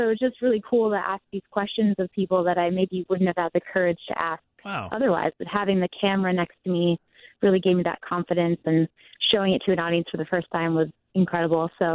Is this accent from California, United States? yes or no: no; Evanston, Illinois, United States; But growing up in Evanston in a really diverse neighborhood and with parents that never made me feel like gender was an issue when approaching career